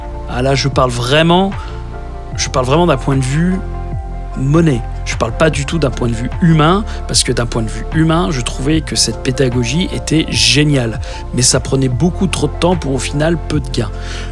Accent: Épinal, Grand Est, France; moi, je suis d'Épinal, hein, donc sur Épinal, environ Nancy, Strasbourg, Metz, etc.

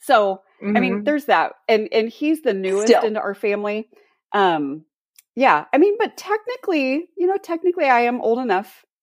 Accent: Ohio, United States; now in Goshen, United States; No, I grew up in Southwestern Ohio, like near Dayton.

